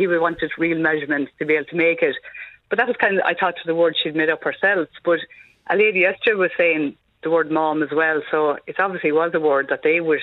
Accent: Munster, Ireland; now in Kildare, Ireland; No, I'm from Clare originally, but I've been out of there 40 years now. I'm in Kildare

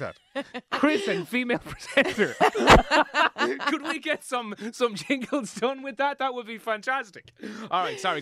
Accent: Ireland; As Irish people, we basically lose our minds when anyone internationally pays attention to us, Kira.

